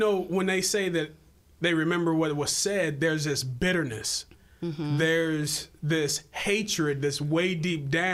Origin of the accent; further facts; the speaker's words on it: Lafayette, Indiana, United States; So I grew up in Lafayette.